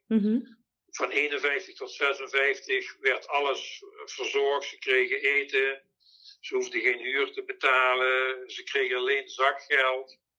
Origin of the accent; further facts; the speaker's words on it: Tegelen, Limburg, Netherlands; born there; now in Venray, Netherlands; Ik ben 69 jaar. Ik ben geboren in Tegelen en ik woon sinds ik getrouwd ben in Venray.